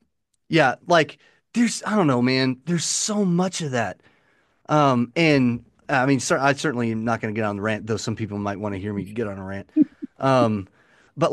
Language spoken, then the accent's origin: English; Illinois, United States; when I was growing up near Chicago, I mean we were a mile south of city limits.